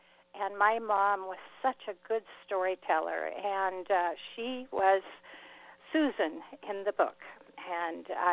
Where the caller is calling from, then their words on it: Clarkston, Washington, United States; I'm calling from a little town called Clarkston, Washington. It is right across the river from Lewiston, Idaho, which is more identifiable.